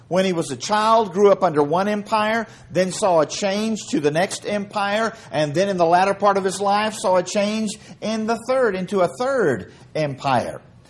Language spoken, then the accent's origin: English; Houston, Texas, United States; I was raised in the Houston area. We raised our boys in Stephenville, married my wife Lori in San Marcos, Texas.